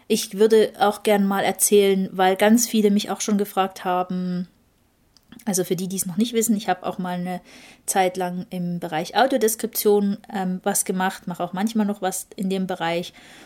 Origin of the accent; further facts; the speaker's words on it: Germany; moved away as an adult; now in Switzerland; wie es mir als Deutsche in der Schweiz geht oder wie es mir grundsätzlich damit ging, auszuwandern